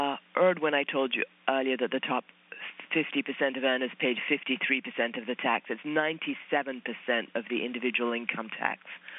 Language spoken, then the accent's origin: English; England, United Kingdom; now in United States; I'm an immigrant from England. I got my citizenship in 1987